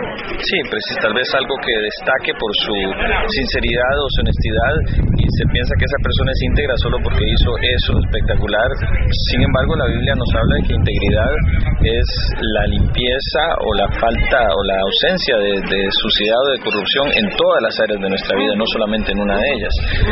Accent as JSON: {"language": "Spanish", "country": "Costa Rica", "moved": "yes", "lives_now": "Nicaragua", "said": "Yo vivo en Nicaragua, soy originalmente de Costa Rica"}